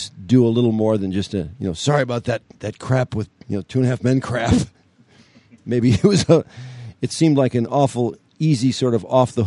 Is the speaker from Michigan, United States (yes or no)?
yes; Ferndale, Michigan, United States; Jay's here from Plymouth, and … from Ferndale.